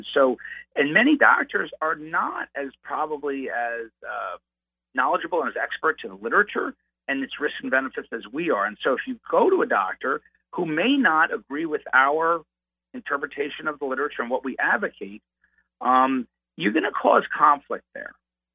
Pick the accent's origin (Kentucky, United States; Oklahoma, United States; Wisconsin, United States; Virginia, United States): Wisconsin, United States; now in New York, United States; So I am from Wisconsin, but I'm also a New Yorker.